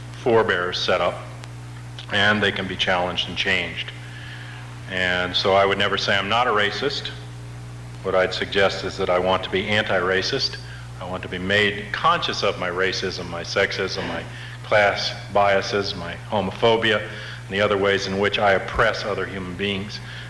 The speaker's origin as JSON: {"language": "English", "country": "United States", "tie": "born or raised there", "said": "I was raised in America, raised in a racist culture. I'm a European. I was raised with that racism as part of my whole heritage of growing up in that society"}